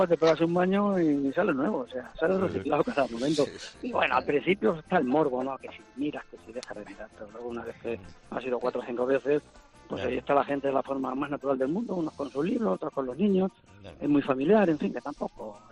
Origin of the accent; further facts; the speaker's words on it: Almagro, Castilla-La Mancha, Spain; De Almagro, Sierra.